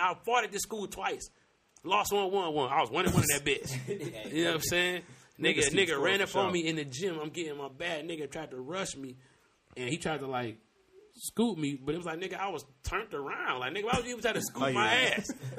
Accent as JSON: {"language": "English", "town": "Detroit", "region": "Michigan", "country": "United States", "said": "I'm here by myself. I'm from Brightmo. I'm the only nigga up here from Brightmo."}